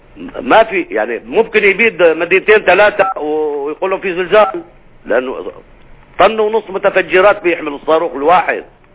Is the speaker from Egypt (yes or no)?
no; Syria; يعني في إجرامات عندنا في سوريا صراحة